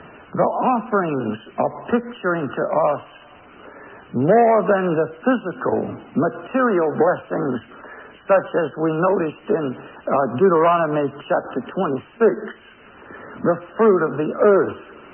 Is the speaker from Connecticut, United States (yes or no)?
no; Augusta, Georgia, United States; as I was brought up in Augusta, Georgia, we children used to go to school in the morning